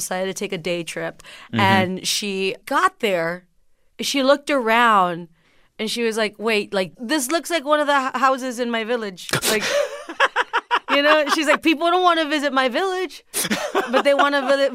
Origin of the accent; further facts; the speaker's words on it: McAllen, Texas, United States; Like, you know, for me, growing up in McAllen, Texas, down south, going to San Antonio was a big deal.